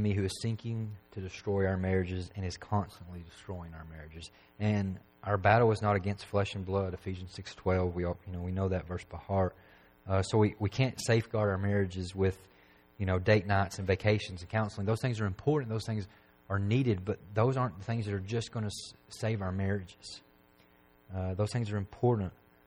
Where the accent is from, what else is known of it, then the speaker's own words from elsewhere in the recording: McMinnville, United States; When I was growing up in McMinnville, there was a mall in McMinnville